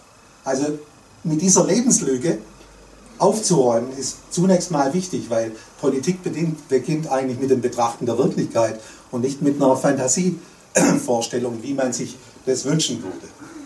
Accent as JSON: {"language": "German", "town": "Ravensburg", "region": "Baden-Württemberg", "country": "Germany", "said": "Bei mir in meiner Ecke, wo ich herkomme, Ravensburg, ländliche Region, also Mittelstädtchen mit 50.000 Einwohnern, fast am Bodensee."}